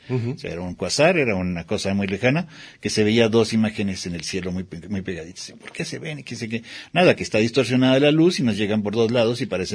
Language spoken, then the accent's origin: Spanish; Mexico City, Mexico; Yo soy chilango. Yo nací en el DF, pero toda mi familia es de Chihuahua.